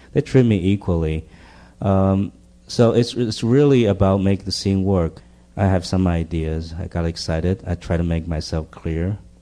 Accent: Taiwan; It was a hidden desire growing up in Taiwan because it was regarded very low

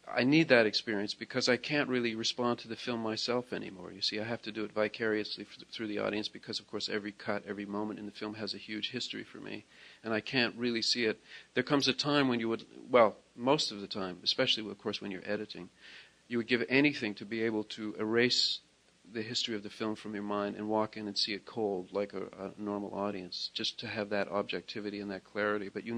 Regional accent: Toronto, Ontario, Canada; And across the street, where I grew up in Toronto, there was a big Italian population because it was a sort of an immigrant section of town.

